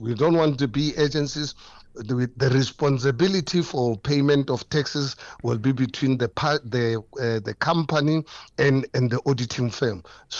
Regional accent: Hammanskraal, Gauteng, South Africa; I just spent the weekend at a funeral in my hometown in Amanskraal.

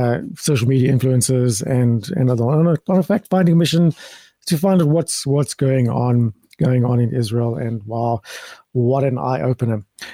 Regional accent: South Africa; I'm from South Africa.

